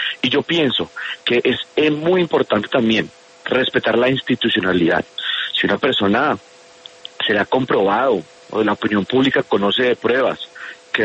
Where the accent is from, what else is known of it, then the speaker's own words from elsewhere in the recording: Colombia; como colombiano